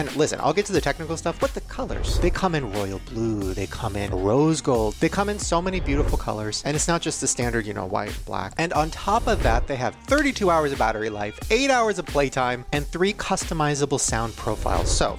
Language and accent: English; Puerto Rico; We're from Puerto Rico, and I've been a fan since 2011.